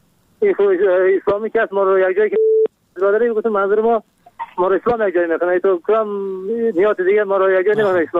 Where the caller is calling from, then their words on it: Kabul, Afghanistan; از کابل هستم.